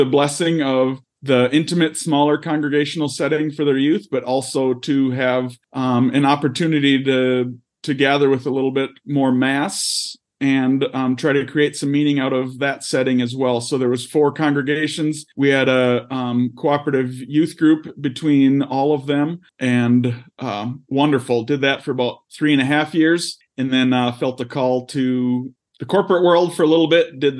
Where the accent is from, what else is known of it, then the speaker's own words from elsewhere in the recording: Minnesota, United States; So I started a little property business up in my hometown in Minnesota so I could keep those connections